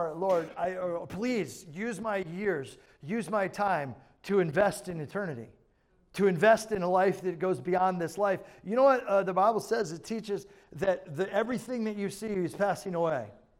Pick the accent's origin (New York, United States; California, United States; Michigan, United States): New York, United States; When I was in New York, and so many of us were enjoying the trip and all the rest, of course, it was, my hometown, so there's a lot of memories there.